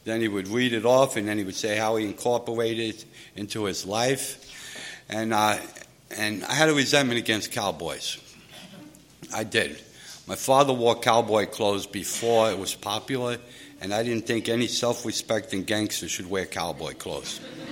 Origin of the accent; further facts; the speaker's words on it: New York City, New York, United States; moved away; I'm originally from New York City. I was getting in trouble. My family decided to ship me out to San Diego to get me away from those people.